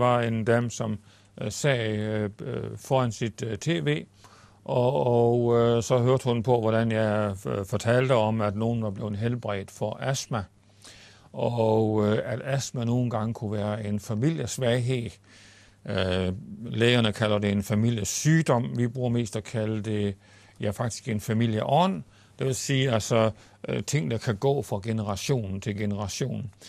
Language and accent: Danish; Lundum, Central Denmark Region, Denmark; i min hjemby, så var jeg bare landmandssønnen fra Lundum Hede